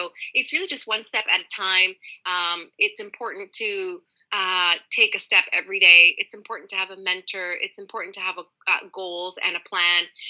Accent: Vancouver, British Columbia, Canada; I'm from Vancouver, BC in Canada

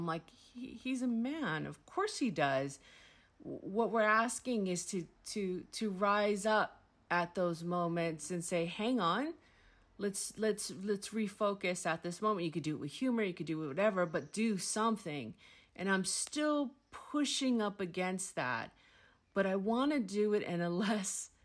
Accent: United States; now in New Zealand; I think as an American living in New Zealand in particular, it's a bit tougher.

